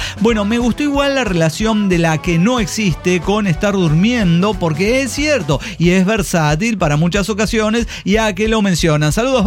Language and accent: Spanish; San Francisco, Córdoba, Argentina; Esta historia y la de la chica sorda transcurrió en mi tierra natal, San Francisco, Córdoba, cuando era un veinteañero.